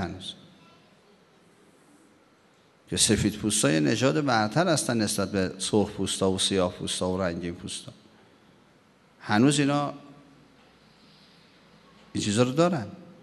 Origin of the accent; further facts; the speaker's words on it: Iran; ما ایرانی هستیم،